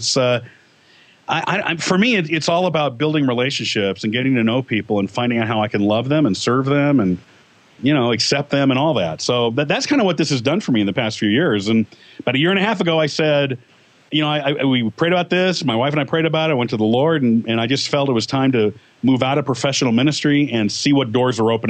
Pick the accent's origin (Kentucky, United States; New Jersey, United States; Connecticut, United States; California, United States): California, United States; now in Aurora, United States; I'm from Southern California. That's where I grew up, in the LA area, Glendale, Burbank, and all that.